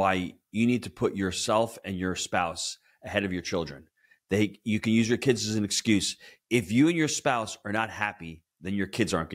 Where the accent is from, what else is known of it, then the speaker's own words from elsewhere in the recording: New York, United States; I'm a New Yorker, born, bred. I'm never going to leave. There is no way I'm leaving New York.